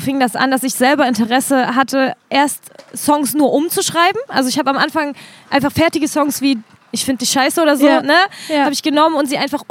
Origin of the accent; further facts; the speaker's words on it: Leipzig, Saxony, Germany; Ich komme ja aus Grünau. Also das ist ein Problemviertel hier in Leipzig